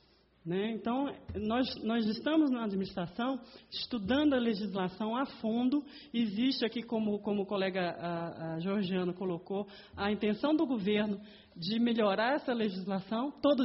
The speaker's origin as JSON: {"language": "Portuguese", "town": "Brasília", "region": "Federal District", "country": "Brazil", "tie": "born or raised there", "said": "eu digo como nasci em Brasília há 47 anos, então a gente está aqui há muito tempo"}